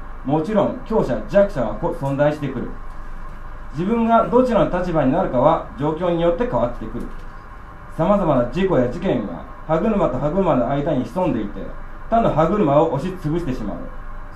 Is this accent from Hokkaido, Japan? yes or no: no; Nagano, Japan; 今日長野県から来ました